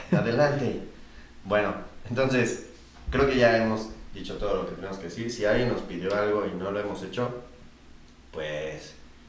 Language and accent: Spanish; Mexico City, Mexico; now in Querétaro, Mexico; yo soy de Ciudad de México. Y para mí la transición de venirme a vivir a una ciudad como Querétaro